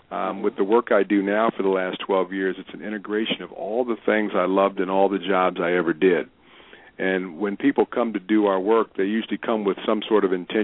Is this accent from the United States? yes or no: yes; Hawaii, United States; also born or lived in San Francisco / Arizona; now in Chicago, United States; raised in Hawaii and college, Arizona, and been here 12 years.